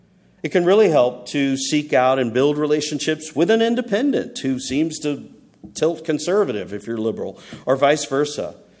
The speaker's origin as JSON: {"language": "English", "region": "Texas", "country": "United States", "tie": "born or raised there", "said": "Now, I grew up in Texas in the 1960s, and I heard that word far too many times."}